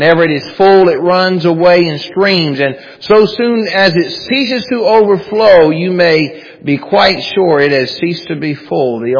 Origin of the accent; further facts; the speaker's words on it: the South, United States; because I'm from the South